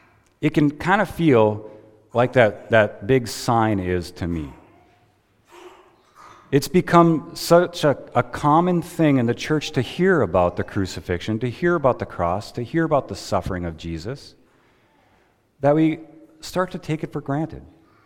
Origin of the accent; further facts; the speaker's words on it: Mandan, North Dakota, United States; And growing up in Mandan, it's always been there.